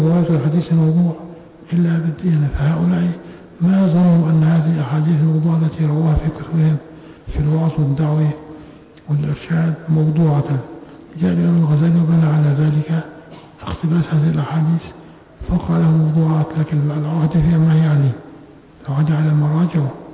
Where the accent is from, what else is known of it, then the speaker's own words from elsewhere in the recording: Syria; كما حصل عندنا في الشام